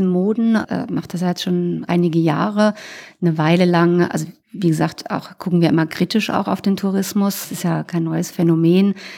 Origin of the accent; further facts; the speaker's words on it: Rhineland-Palatinate, Germany; Ich reise in die Pfalz, wo ich herkomme, mit meiner Tochter, dort zu meinem Mann und zu meiner Mutter.